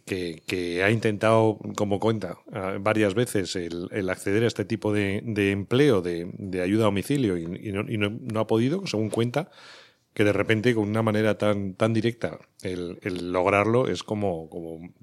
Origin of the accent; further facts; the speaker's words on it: Soria, Castile and León, Spain; Yo soy de Soria.